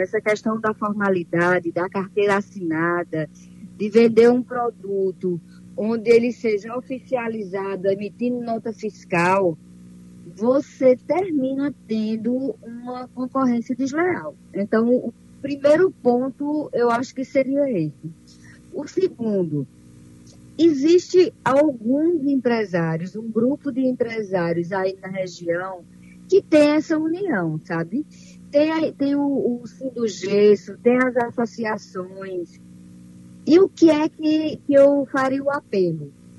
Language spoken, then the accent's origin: Portuguese; Araripina, Pernambuco, Brazil; moved away; fora, por mais que eu seja de Araripina, mas eu estou há mais de duas décadas fora, mas eu vejo muito minha terra.